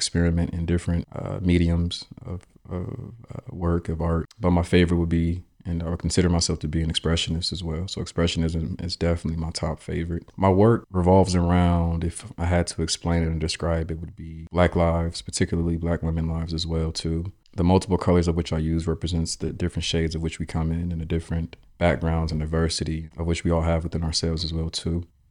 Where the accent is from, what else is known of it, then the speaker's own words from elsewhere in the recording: Cleveland, Ohio, United States; now in Columbus, United States; I am a self-taught visual artist born and raised in Cleveland, Ohio. I'm currently a Columbus resident.